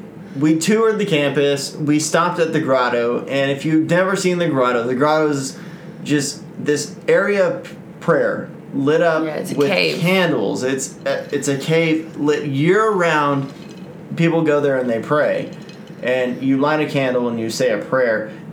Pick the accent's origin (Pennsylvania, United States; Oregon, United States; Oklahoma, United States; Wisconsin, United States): Oklahoma, United States; And just rewind a bit because I'm from Oklahoma.